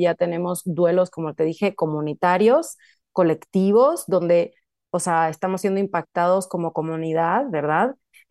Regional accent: Puerto Rico; now in Mexico; Yo soy puertorriqueña, nacida y criada allá, pero llevo mucho tiempo en México y por eso a veces mi acento es como que no se sabe ni de dónde es.

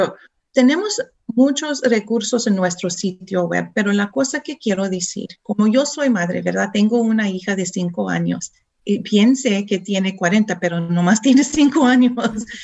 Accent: Texas, United States; Spanish is a second language; now in Austin, United States; soy de Texas. Estoy hablando con ustedes desde Austin. Quiero decir perdón, lo entiendo mejor que lo puedo hablar. Soy de Texas y hay veces que hablo en Tex-Mex.

